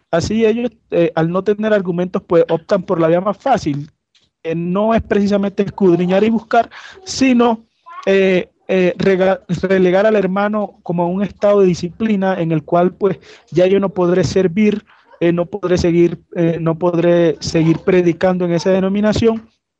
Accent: Valledupar, Cesar, Colombia; Empecé en una congregación en mi ciudad natal, que es Valledupar.

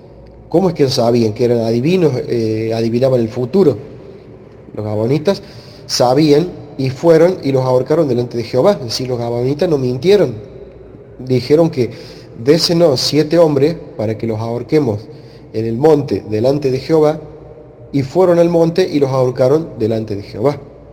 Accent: Argentina; Es como si vinieran a mi casa, como si en mi país de repente ocurre una hambruna porque el presidente Perón de la Argentina

